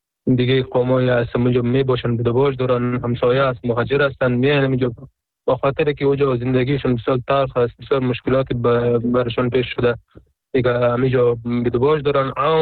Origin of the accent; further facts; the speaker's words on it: Afghanistan; در اصل افغان و کل افغان هستیم، چی اون پشتون هستیم، ما پشتون هستیم